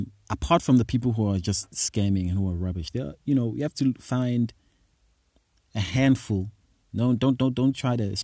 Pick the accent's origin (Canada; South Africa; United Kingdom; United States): South Africa; I'm from South Africa, but I'm certainly not bound to South Africa.